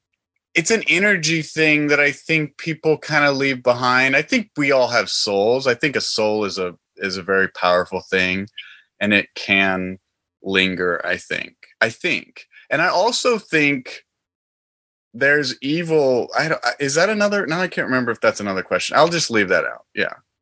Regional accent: Texas, United States; I'm originally from Texas, a small town in the Panhandle.

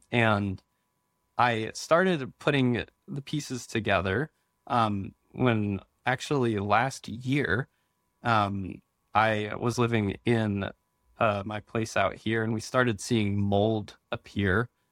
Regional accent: East Coast, United States; I grew up on the East Coast, so I'm familiar with what it is, but I haven't seen them out here.

